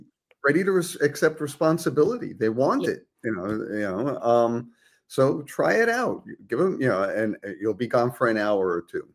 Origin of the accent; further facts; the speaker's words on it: New York, United States; as I grew up in Manhattan and in the Bronx, well, largely in the Bronx, in New York